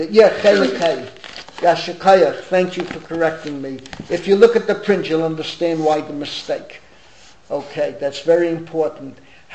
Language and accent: English; Bronx, New York, United States; And imagine someone would tell me growing up in the Bronx that one day you're going to ride